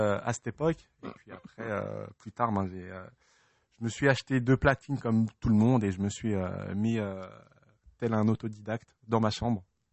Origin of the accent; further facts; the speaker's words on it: Île-de-France, France; born there; Je suis français. Je suis né en France dans le 93, mais non, je suis français.